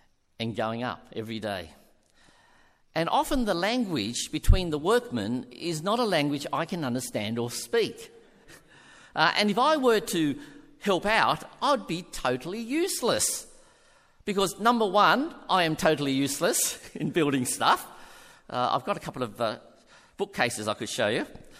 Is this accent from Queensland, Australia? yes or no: no; Kogarah, New South Wales, Australia; now in Western Sydney, Australia; I was brought up in Cogra, right near Jubilee Oval, and they're just in my heart and in my soul. There's nothing, you know. I know I live in the West